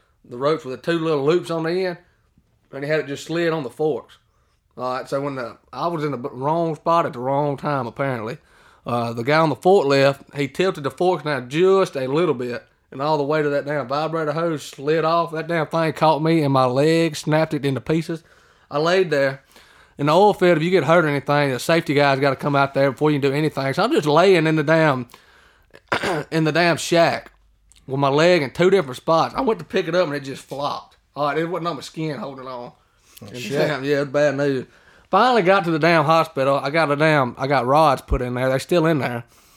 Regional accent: Mississippi, United States; Well, I'm from a lot of y'all know that I'm from Mississippi. All right. Nanawea. And I know y'all don't know what the hell that is or where it is. It's a little bitty town, about 200 people in it. But that's where I lived all my life.

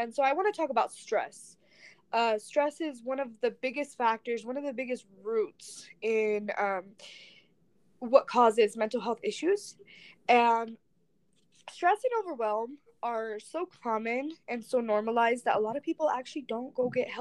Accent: Elko, Nevada, United States; moved away as an adult; now in Utah, United States; I'm 21, so I currently live in Utah, but I just moved here just a few months ago. I came actually from Nevada.

